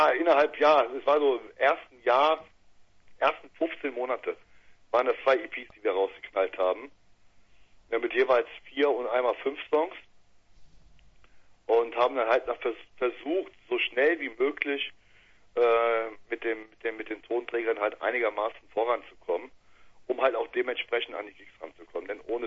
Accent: Düsseldorf, North Rhine-Westphalia, Germany; Ja, richtig, wir sind aus Düsseldorf.

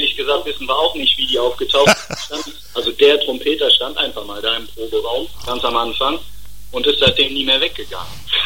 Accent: Luxembourg; German is a second language; Wir sind aus Luxemburg.

